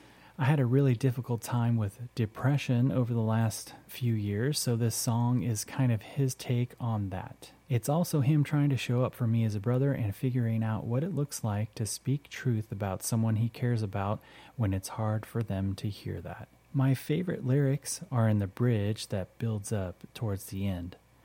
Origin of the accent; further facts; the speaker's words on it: Encinitas, California, United States; That beach festival has been a local tradition here in my hometown of Encinitas for the last 16 years.